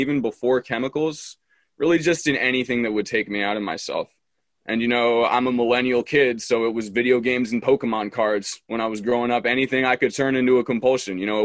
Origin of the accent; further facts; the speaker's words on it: Washington, District of Columbia, United States; And I was born and raised in Washington, D.C., but Vermont's always been close to my heart.